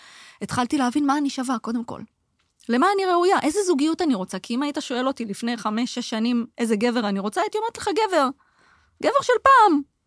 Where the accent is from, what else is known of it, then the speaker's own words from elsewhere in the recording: Jerusalem, Jerusalem District, Israel; moved away as an adult; now in Rishon LeZion, Israel; ובגיל 35 עשיתי חתיכת מהלך, ארזתי את הילדים שלי, ועזבתי את העיר שגדלתי בה, עזבתי את ירושלים לראשון, ושם בעצם התחלתי מאפס